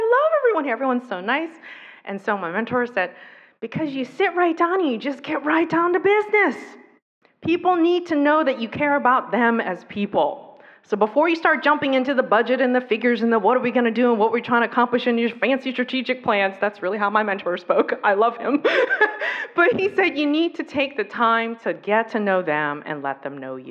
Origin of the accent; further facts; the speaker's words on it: United States; first language Taiwanese; English is a second language; I am the daughter of immigrants. My first language was not English. I grew up speaking Taiwanese and Mandarin Chinese in the home.